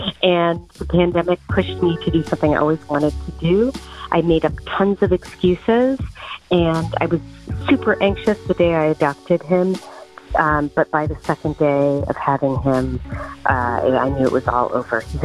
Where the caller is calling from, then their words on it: Brooklyn, New York, United States; I'm calling from Brooklyn, New York.